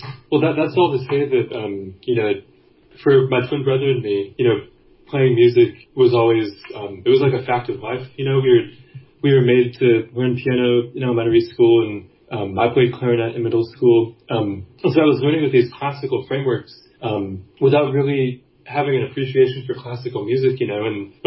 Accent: Houston, Texas, United States; I'm from Houston, Texas. You can maybe hear it in my voice.

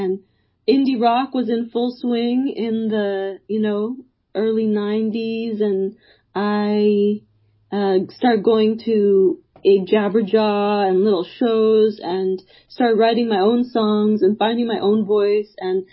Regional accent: Los Angeles, California, United States; I grew up in Silver Lake, and at that time it was a very artsy neighborhood.

